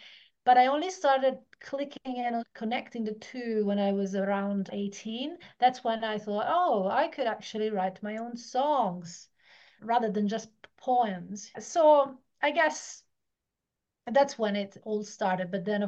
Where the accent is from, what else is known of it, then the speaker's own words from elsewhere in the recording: Italy; moved away as an adult; So I'm Italian. So until I was 18, I lived in Italy. And my family was into classical music and opera.